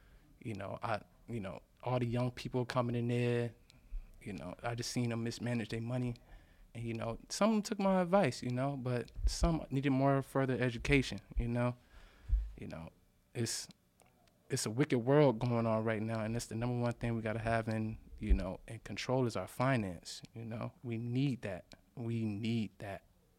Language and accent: English; Rochester, New York, United States; You know, I graduated from Norfolk State University. I'm from Rochester, New York. You know, majored in accounting.